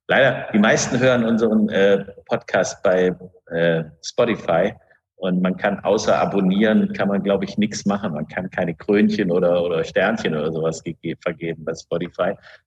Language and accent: German; Heligoland, Schleswig-Holstein, Germany; bei uns in Helgoland gibt es überhaupt gar keine Hummer, die wir kriegen.